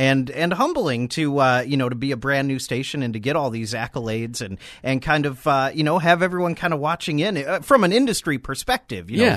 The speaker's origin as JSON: {"language": "English", "town": "Minneapolis", "region": "Minnesota", "country": "United States", "tie": "born or raised there", "said": "So I'm from Minnesota, from Minneapolis originally. I grew up there."}